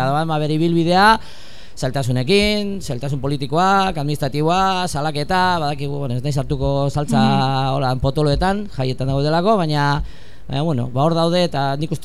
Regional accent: Basque Country, Spain; Gu euskalduna gara, normaltasun osoan, pozarren bizi dugu eta aurrera

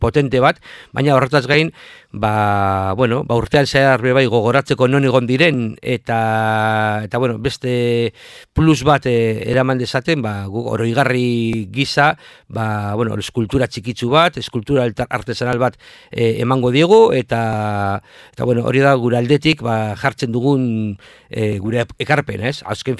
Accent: Bilbao, Basque Country, Spain; gu Bilbokoa gara, ez? Eta orduan, Bilbokoak, daukagu gure arrotasun puntu bat

